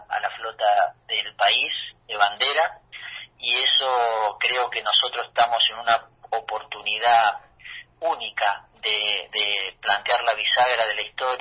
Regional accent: Timbúes, Santa Fe, Argentina; muchas veces pensamos de Timbúes, mi pueblo, al

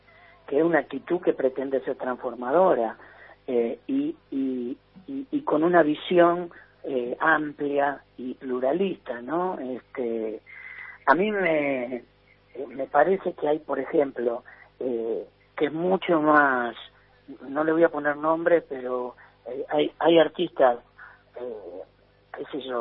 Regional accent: Rosario, Santa Fe, Argentina; Yo vengo de Rosario y en un comienzo grabé, sigo haciéndolo, ¿no?

